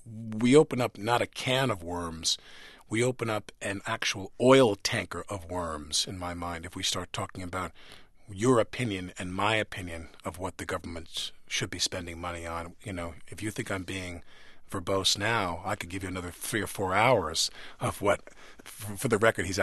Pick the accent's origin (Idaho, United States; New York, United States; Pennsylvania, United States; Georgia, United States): New York, United States; And my problem is I live in New York. All my board commitments are in New York. I'm a New Yorker to the core.